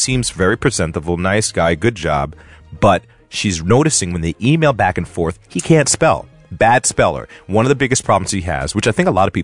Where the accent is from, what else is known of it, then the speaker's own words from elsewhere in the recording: Greece; English is a second language; Good morning. … from Greece. I listen to you guys every morning.